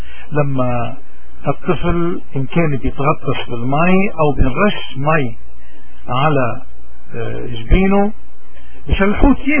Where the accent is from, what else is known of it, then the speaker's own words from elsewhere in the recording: Lebanon; نحن كلبنانيين عندنا كثير عادات وتقاليد، لأنه بجبالنا